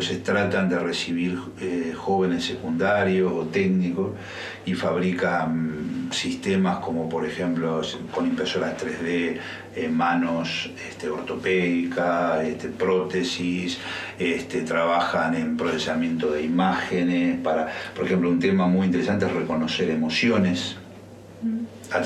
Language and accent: Spanish; Paysandú, Uruguay; increíblemente yo soy nacido en Paysandú, soy sanducero. Entonces eso también me motivó saber que era en el lugar donde, bueno, yo había vivido toda mi infancia.